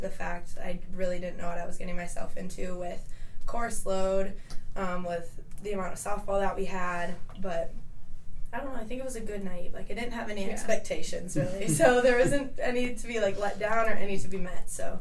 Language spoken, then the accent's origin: English; Emerald Heights, Minnesota, United States; I'm from Emerald Heights, Minnesota